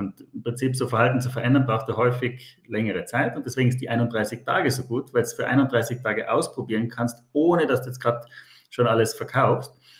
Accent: Austria; bin ja Österreicher, kann es ja neutral beurteilen

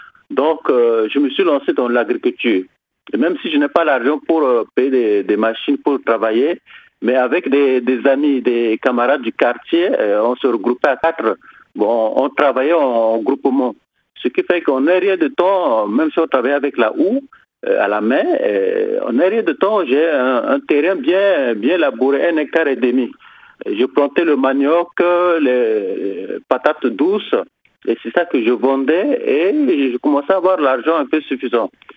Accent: Central African Republic; born there; je suis centrafricain, je suis né le 19 janvier 1975 en Centrafrique, je suis centrafricain.

